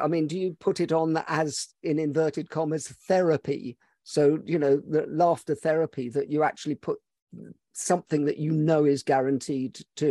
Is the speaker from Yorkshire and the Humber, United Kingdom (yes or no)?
no; Scotland, United Kingdom; I'm Scottish and Hungarian.